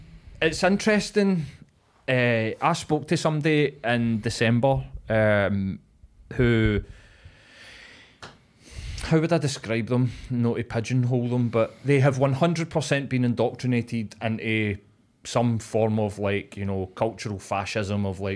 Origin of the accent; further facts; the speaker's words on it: Glasgow, Scotland, United Kingdom; we are both from Glasgow, both, you know, middle-aged men, but in the same demographic